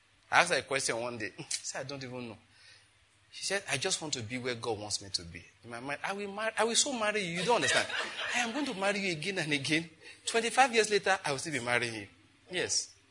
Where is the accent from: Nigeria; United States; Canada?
Nigeria; Ondo; for those of you who don't know, I'm from Ondo State, naturally, all right?